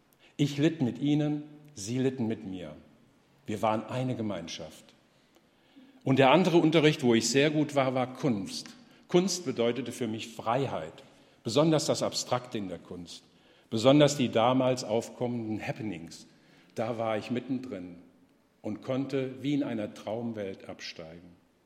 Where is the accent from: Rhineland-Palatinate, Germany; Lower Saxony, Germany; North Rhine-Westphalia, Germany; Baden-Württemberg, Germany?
Rhineland-Palatinate, Germany; Katzenelnbogen; born there; Ich war in meinem Geburtsort Katzenelnbogen